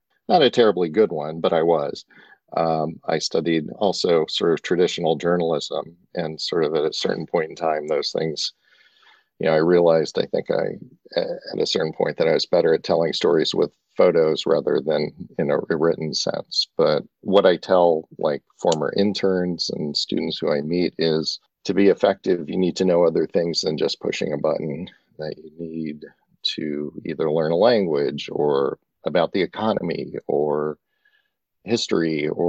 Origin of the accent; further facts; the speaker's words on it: Washington, District of Columbia, United States; I live and work in Washington, D.C., which happens to be my hometown.